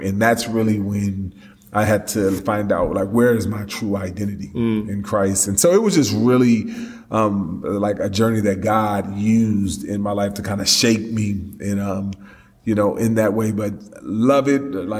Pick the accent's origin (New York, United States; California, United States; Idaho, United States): California, United States; I was raised in Cali, but my born again life began in Texas.